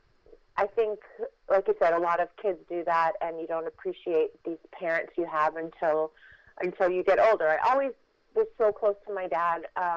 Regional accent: Midwest, United States; also born or lived in Los Angeles; They made us try to forget that we were living in Los Angeles, you know, because yeah. we're both from the Midwest.

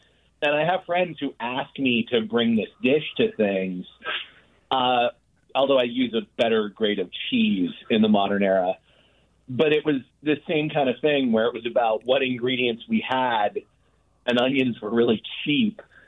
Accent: Maine, United States; So I grew up in Maine on welfare

